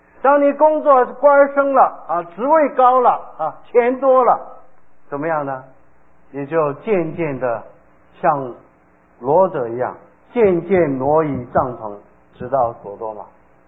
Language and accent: Chinese; China; 我们中国人